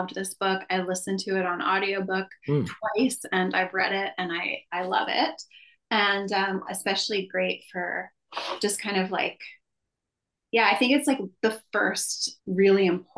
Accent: Victoria, British Columbia, Canada; which is set in Victoria in my hometown.

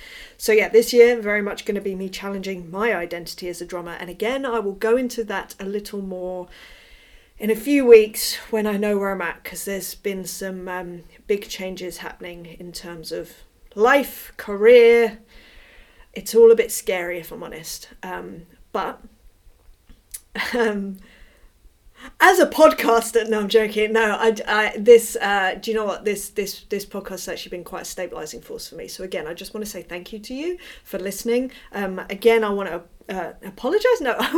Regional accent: London, United Kingdom; I grew up in North London, but I don't currently live in North London.

